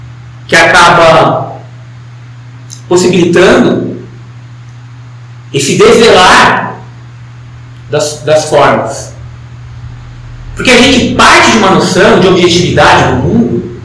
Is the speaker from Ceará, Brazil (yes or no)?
no; São Paulo, Brazil; eu sou filho de Francisco e Antônia, e cresci em São Paulo